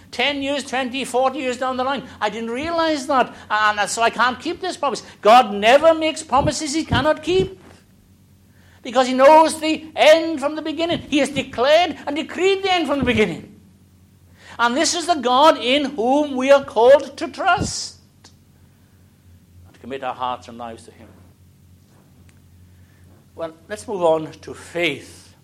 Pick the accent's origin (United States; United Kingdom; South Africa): United Kingdom; Wales; when we were kids growing up in South Wales